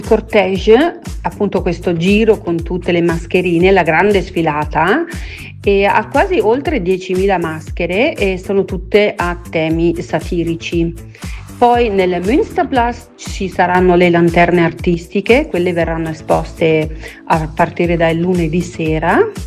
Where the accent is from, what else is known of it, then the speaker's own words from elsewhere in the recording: Baden-Württemberg, Germany; Io che sono cresciuta in Germania, molto vicino a Basilea, ho passato tutta la mia infanzia in questo carnevale